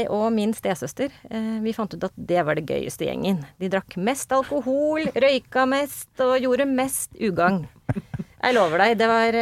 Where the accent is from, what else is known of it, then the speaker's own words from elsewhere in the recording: Trondheim, Trøndelag, Norway; Jeg er trønder egentlig, skjønner du.